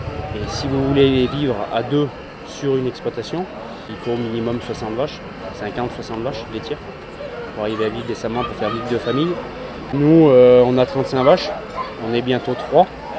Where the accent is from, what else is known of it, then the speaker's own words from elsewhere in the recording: Grenoble, Auvergne-Rhône-Alpes, France; Je suis originaire de Grenoble. Donc mes grands-parents ont vécu sur le Vercors, mes oncles aussi. Mais moi j'ai grandi sur Grenoble.